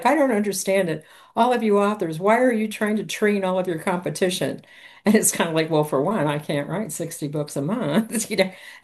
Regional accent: Miami, Florida, United States; I'm from Miami, but when I was a little kid, I went to New Orleans with my dad, and I just fell in love with the zoo, and the whole look of it.

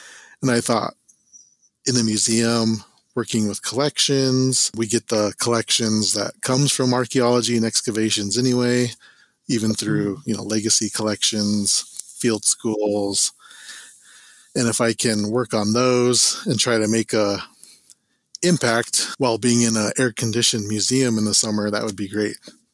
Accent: South Dakota, United States; now in Colorado, United States; Since I'm from South Dakota, the plains, I was able to connect with the plains tribes right away

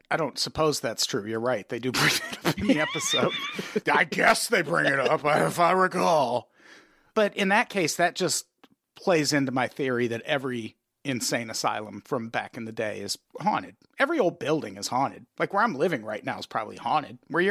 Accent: Peoria, Illinois, United States; when I was growing up in Peoria, it was the mental hospital.

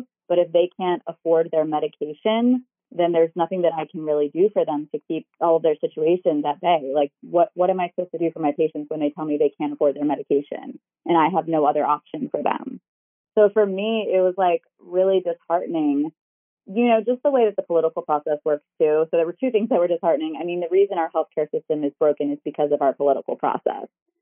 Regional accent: Baltimore, Maryland, United States; now in Medford, United States; So I was born and raised in Baltimore

